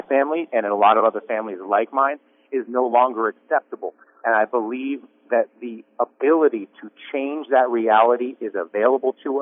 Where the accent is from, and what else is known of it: Saranac Lake, New York, United States; born or raised there